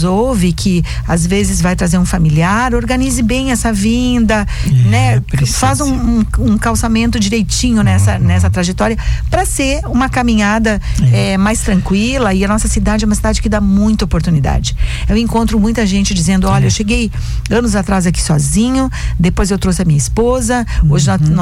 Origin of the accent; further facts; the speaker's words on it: Rio Grande do Sul, Brazil; moved away; eu sou uma migrante, eu vim do Rio Grande do Sul, os meus pais vieram para cá lá atrás e depois eu vieram com as minhas irmãs.